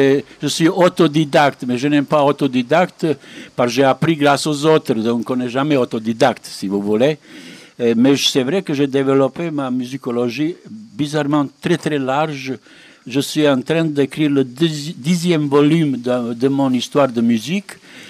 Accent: Banja Luka, Republika Srpska, Bosnia & Herzegovina; born there; first language Serbian; French is a second language; en serbe, ma langue natale

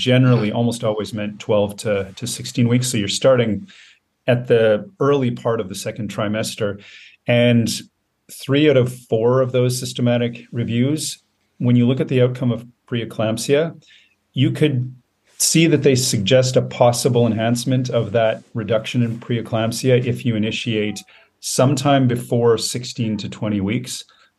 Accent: Steinbach, Manitoba, Canada; a family physician that I comes from my hometown. She delivers a lot of babies in Steinbeck, Manitoba.

